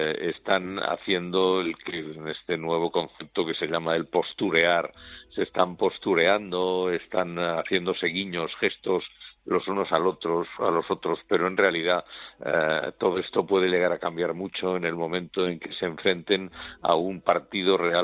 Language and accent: Spanish; Spain